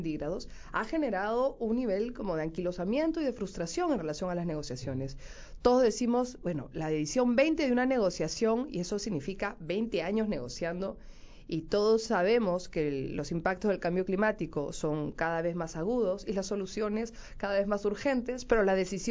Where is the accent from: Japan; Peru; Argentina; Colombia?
Peru; Yo no puedo, como peruana que soy